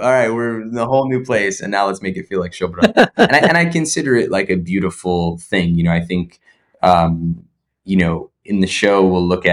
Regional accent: New Jersey, United States; So we grew up in Jersey. My grandparents were in Queens.

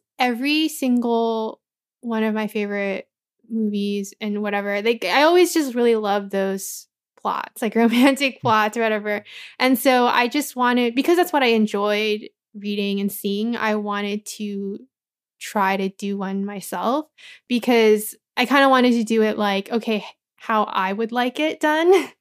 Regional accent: Anaheim, California, United States; I grew up in, well, I grew up in Anaheim, but I went to school in Cypress, so very close to Cerritos. So I know that whole area.

